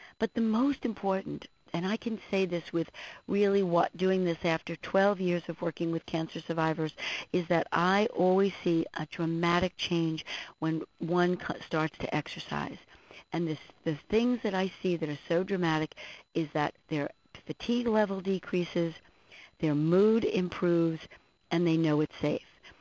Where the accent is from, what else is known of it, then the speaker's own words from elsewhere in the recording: Northeast, United States; Say, well, I'm from the Northeast here, and the weather has been pretty dreadful